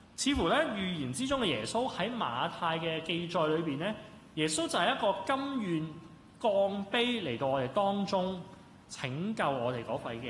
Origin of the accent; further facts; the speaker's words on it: China; 我哋中国人文化咧就会想